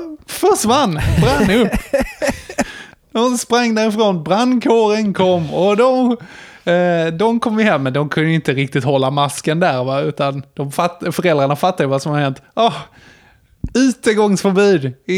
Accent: Sweden; utanför Jesse, där jag växte upp, en liten brunhåla.

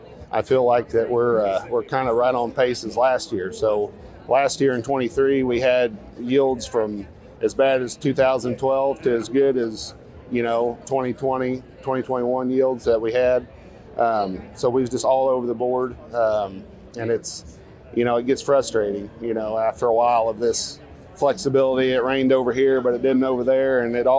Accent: Bogard, Missouri, United States; from Bogard, Missouri. I'm a row crop farmer.

